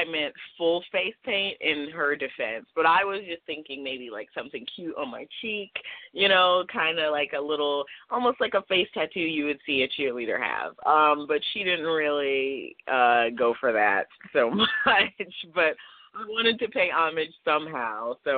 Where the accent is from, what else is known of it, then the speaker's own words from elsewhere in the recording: Houston, Texas, United States; I am from Houston originally, and I actually still have family in Texas